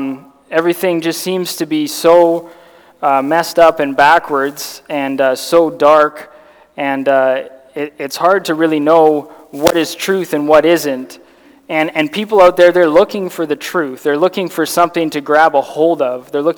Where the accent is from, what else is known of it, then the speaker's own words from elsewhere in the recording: Victoria, British Columbia, Canada; I'm from Victoria. I was born and raised in Victoria, and I grew up in a Christian home, and I went to Victoria Gospel Chapel until I was 10 years old